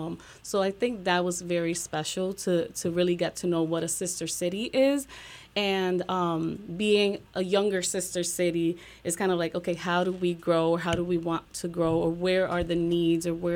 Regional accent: Ponce, Puerto Rico; because I'm from Ponce, Puerto Rico

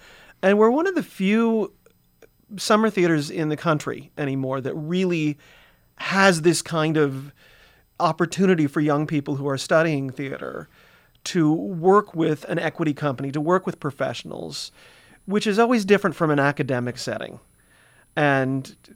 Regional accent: Ann Arbor, Michigan, United States; Yeah, I am originally from Ann Arbor, Michigan. I grew up on the other side of the state

